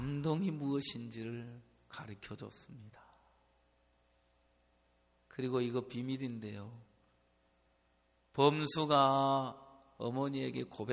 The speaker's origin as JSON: {"language": "Korean", "region": "Daejeon", "country": "South Korea", "said": "저도 대전 사람입니다만은"}